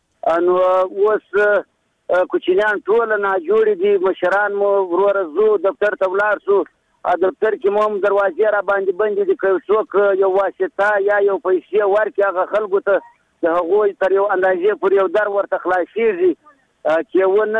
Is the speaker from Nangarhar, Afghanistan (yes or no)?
no; Badghis, Afghanistan; موږ مهاجر یو، دلته راغلي د بادغیس ولایت څخه